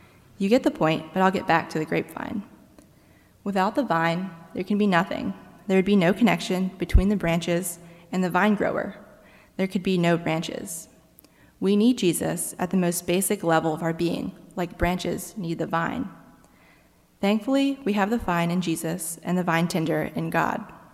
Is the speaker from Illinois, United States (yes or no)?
no; Memphis, Tennessee, United States; However, my decision to come to Clemson meant me leaving behind my family in my church community, where I grew up in Memphis.